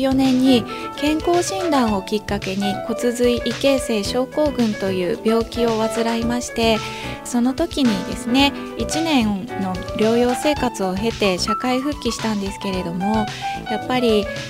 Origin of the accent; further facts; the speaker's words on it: Yokkaichi, Mie, Japan; 2017年の春頃に自分の地元である四日市市でも理解をいただきたくて